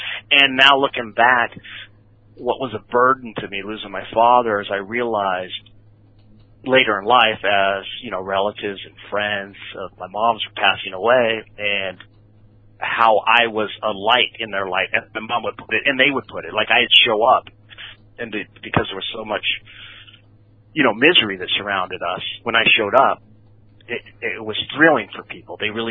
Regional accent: California, United States; we'll talk about being Mexican. I'm all, but that's not, I mean, yes, I am, but I, as I told you, I grew up here in Orange County, right?

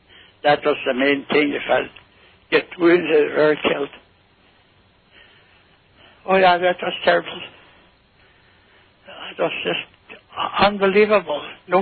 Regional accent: Hatton, United States; Yes, I am. I grew up at, I was a small boy then, you know.

